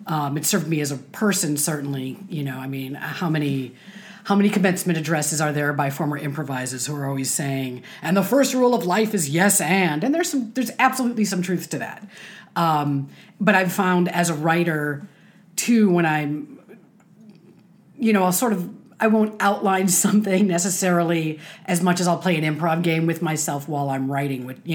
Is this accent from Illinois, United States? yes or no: yes; Chicago, Illinois, United States; I grew up in Chicago, and I thought, well, this will be fun.